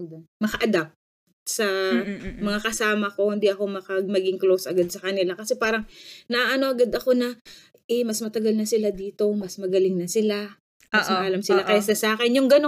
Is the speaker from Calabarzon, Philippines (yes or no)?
yes; Calabarzon, Philippines; So pag umuwi sa amin sa Batangas